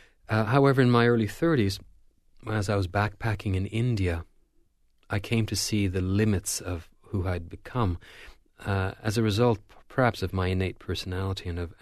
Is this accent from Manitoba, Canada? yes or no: no; Quebec, Canada; I'm, first of all, Canadian. Canada's a much more secular society than the United States, and I come from Quebec